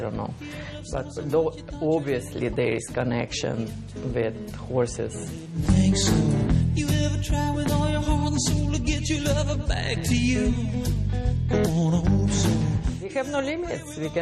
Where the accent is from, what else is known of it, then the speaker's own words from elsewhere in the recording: Ural, Russia; I'm from Russia. I was born in Ural Mountains, on south in a little village which is not on the Russian map.